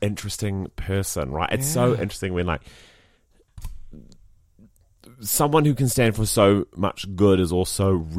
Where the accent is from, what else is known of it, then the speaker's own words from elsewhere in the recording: Christchurch, Canterbury, New Zealand; like being like closeted homosexuals growing up in Christchurch, like it was our safe space.